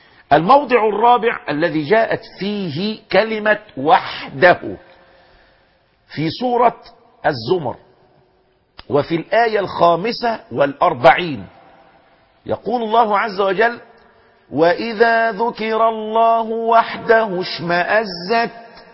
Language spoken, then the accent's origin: Arabic; Egypt; وذات مشكلة الناس اللي عندنا في مصر